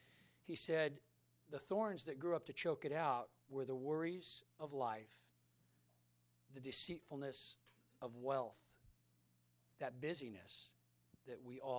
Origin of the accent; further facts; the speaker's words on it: Modesto, California, United States; because I'm from South Modesto.